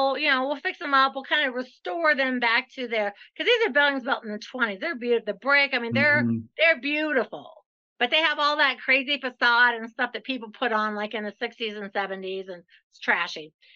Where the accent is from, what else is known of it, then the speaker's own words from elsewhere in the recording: Ohio, United States; So I'm from Ohio, or he's from Iowa, and we're both in real estate.